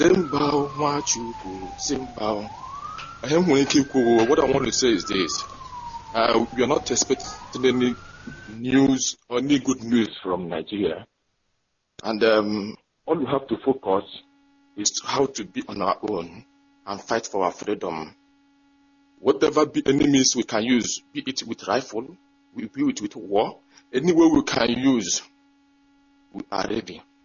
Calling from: Thailand; I'm calling from Thailand.

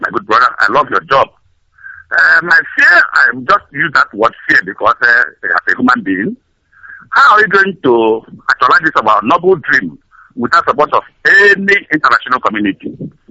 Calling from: Aba, Abia, Nigeria; I'm calling from Aba in Imo State.

